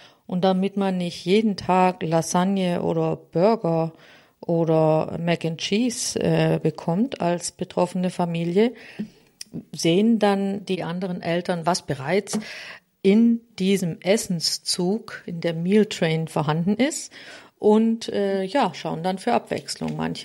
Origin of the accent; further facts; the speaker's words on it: Germany; now in Switzerland; weil ich ja schließlich auch schon ja 15 Jahre meine Heimat Deutschland verlassen habe. Aber ich habe es auch hier in der Schweiz, in dem ich jetzt 10 Jahre bin